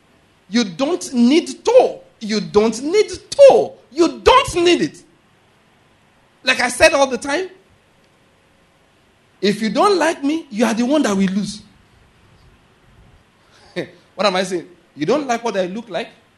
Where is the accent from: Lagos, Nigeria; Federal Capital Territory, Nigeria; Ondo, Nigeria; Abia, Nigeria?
Ondo, Nigeria; Owo; I said, no, not me. I'm from Owo.